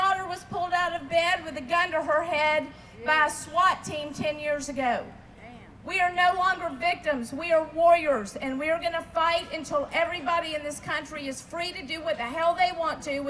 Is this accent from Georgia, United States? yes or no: yes; Atlanta, Georgia, United States; Good morning, Boston. I'm from Atlanta, Georgia.